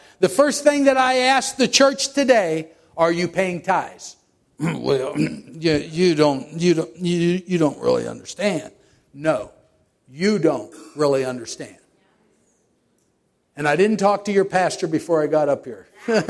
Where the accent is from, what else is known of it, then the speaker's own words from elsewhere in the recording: Somerset, Pennsylvania, United States; Okay, I'm from Somerset. I'm a hillbilly. You guys are city slickers down there.